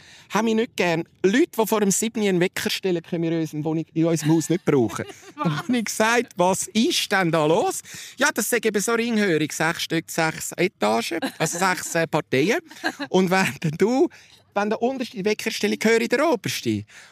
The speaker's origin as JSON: {"language": "German", "region": "Zurich", "country": "Switzerland", "tie": "born or raised there", "said": "Ein Urzürcher. Aufgewachsen in dem Zürich. 33 Jahre bei der VBZ Tram gefahren, alles. Die Lehre gemacht in Zürich, alles."}